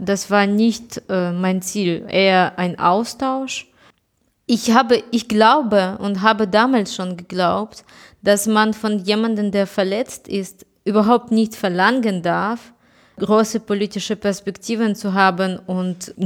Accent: Kyiv, Ukraine

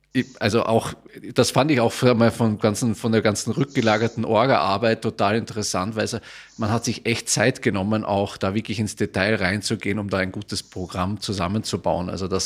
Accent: Vienna, Austria; Wien, aus meiner Heimatstadt, ist es ja noch mehr ums Eck.

